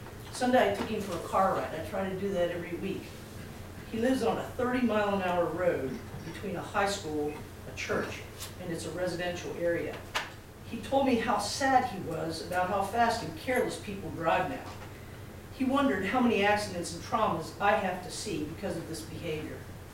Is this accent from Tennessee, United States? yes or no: no; Maryland, United States; And I started orthopedics here in Garrett County 30 years ago. I spent my entire life working here in my hometown.